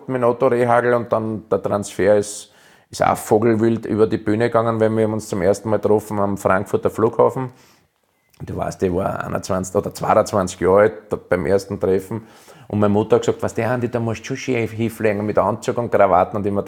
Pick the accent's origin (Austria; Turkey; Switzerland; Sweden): Austria; eigentlich hätte ich Fußballer des Jahres werden müssen in Deutschland und das als Ösi. Musst du dir vorstellen, ich war ja vorher der Schluchtenscheißer und hin und her so die Spitznamen für die Österreicher